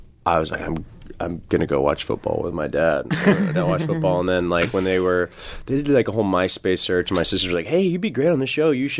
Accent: United States; This is where I'm an American through and through.

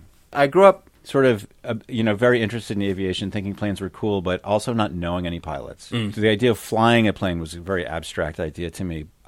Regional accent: Massachusetts, United States; So I grew up outside of Boston. My dad worked on 128, sort of a tech corridor.

